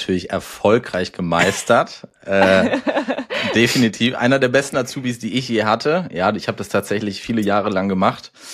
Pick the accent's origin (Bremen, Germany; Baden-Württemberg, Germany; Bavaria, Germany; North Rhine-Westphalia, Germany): North Rhine-Westphalia, Germany; Detmold; Ich komme aus Detmold, schönes ländliches Städtchen hier bei uns in NRW, Ostwestfalen.